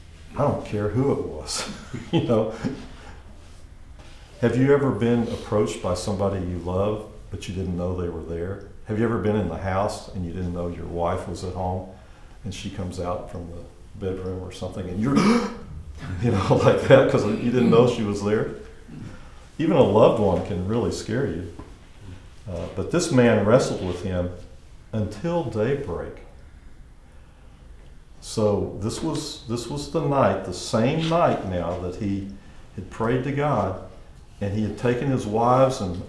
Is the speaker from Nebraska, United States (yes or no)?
no; Oklahoma, United States; I'm from Oklahoma, and it's always wrestle.